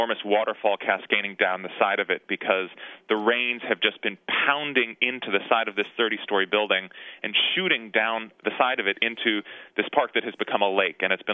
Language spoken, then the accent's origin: English; Oregon, United States; I'm from Oregon where we have big waterfalls